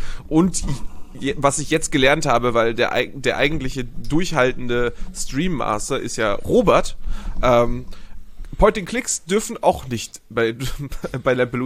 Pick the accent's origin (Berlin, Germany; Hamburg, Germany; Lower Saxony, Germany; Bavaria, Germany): Hamburg, Germany; Als Hamburger Jung